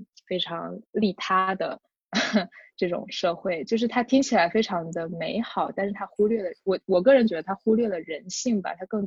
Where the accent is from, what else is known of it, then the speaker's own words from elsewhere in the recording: China; 我们作为中国人